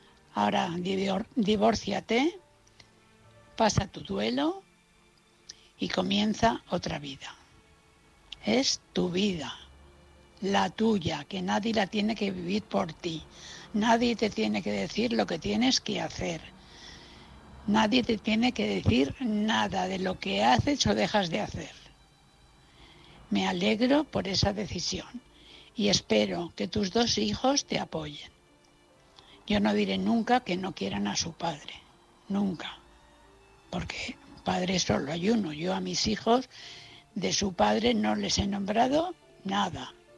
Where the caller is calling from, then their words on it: Valencia, Valencian Community, Spain; de Valencia.